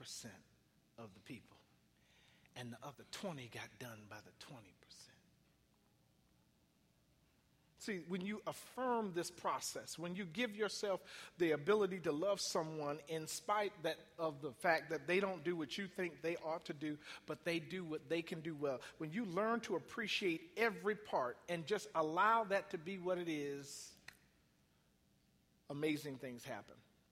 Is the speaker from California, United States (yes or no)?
no; Cleveland, Ohio, United States; Now, I'm going to throw this in as a bonus because I'm from Cleveland.